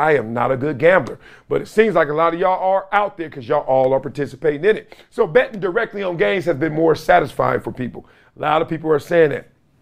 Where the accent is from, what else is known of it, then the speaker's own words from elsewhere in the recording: Compton, California, United States; That needs to be where I'm from. Where are you from, fool? Compton.